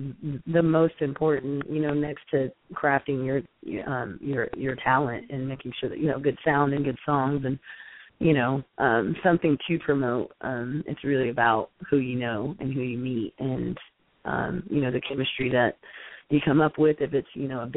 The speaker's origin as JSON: {"language": "English", "town": "Tulsa", "region": "Oklahoma", "country": "United States", "said": "I am from Tulsa, Oklahoma."}